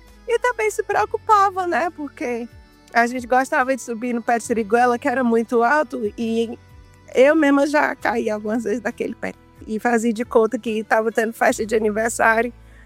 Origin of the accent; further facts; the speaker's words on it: Nova Rússia, Santa Catarina, Brazil; moved away as an adult; now in Hastings, United States; Nós todas crescemos em Nova Rússia, mas aí depois da faculdade todo mundo se debandou.